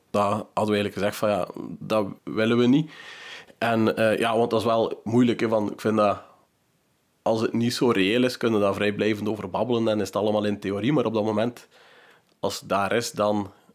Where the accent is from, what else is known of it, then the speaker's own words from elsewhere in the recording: De Haan, Flanders, Belgium; now in Germany; ik ben van De Haan oorspronkelijk, maar ik woon in Duitsland, zo rond het drielandenpunt met Nederland ook, want mijn vrouw die is Duitse.